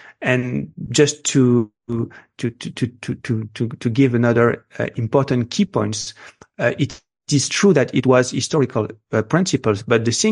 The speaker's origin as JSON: {"language": "English", "country": "Morocco", "tie": "born or raised there", "also_born_or_lived": "Europe", "second_language": "English", "moved": "yes", "said": "You know, I grew up in Morocco. I grew up in Europe."}